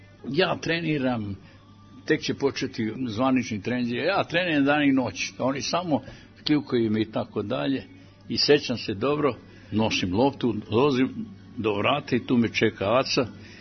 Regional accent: Kikinda, Vojvodina, Serbia; Iz Kikinde.

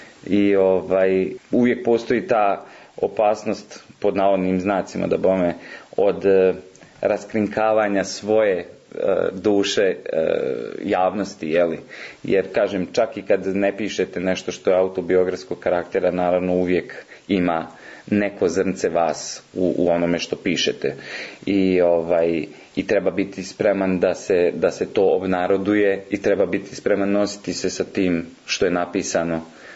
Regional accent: Bosanski Brod, Republika Srpska, Bosnia & Herzegovina; Ja sam inače iz Bosanskog Broda i mnogo sam pisao o mojim nekim iskustvima i djetinjstvu koje sam proveo tamo.

